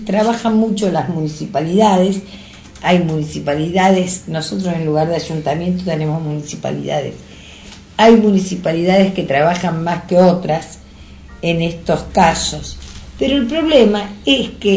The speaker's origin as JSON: {"language": "Spanish", "country": "Argentina", "moved": "yes", "said": "Yo soy argentina."}